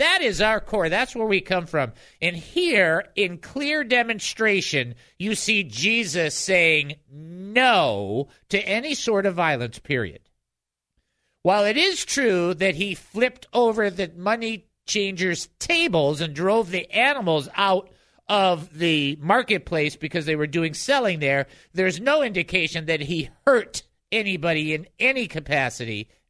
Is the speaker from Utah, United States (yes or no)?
no; Detroit, Michigan, United States; now in San Diego, United States; I was born and raised in Detroit.